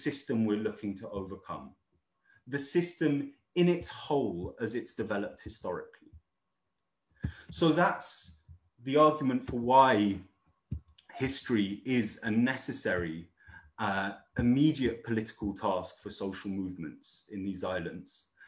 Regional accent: Hong Kong; born there; I myself was born in Hong Kong, a colony, because of the work that my dad was doing there.

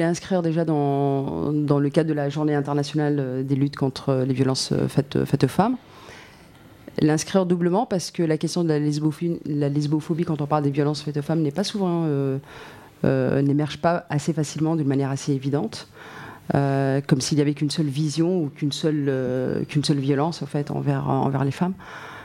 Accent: Djibouti; now in France; Moi, je suis djiboutienne, exilée en France pour des raisons politiques

